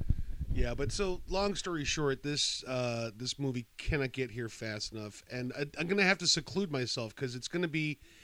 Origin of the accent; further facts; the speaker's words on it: Lancaster, Pennsylvania, United States; This movie theater in my hometown in Lancaster, PA, when Ninja Turtles 2 came out